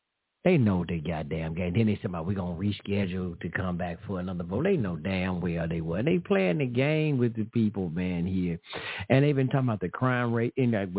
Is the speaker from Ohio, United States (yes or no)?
no; Memphis, Tennessee, United States; Well, Justin Pearson, I'm from Memphis, too. I'm from Memphis, too.